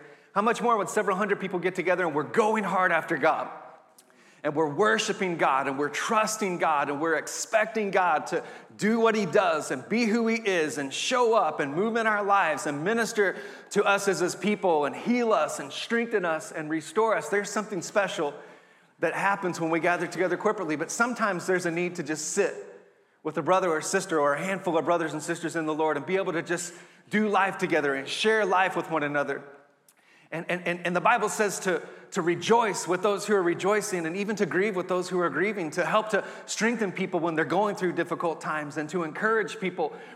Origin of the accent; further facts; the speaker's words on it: Texas, United States; My Dallas Cowboys, come on, I'm from Texas, don't hold it against me, are undefeated.